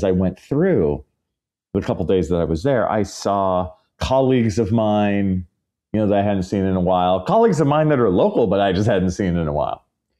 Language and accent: English; California, United States; But I always have that East Bay vibe towards San Francisco. You know, I'm from the East Bay, dude.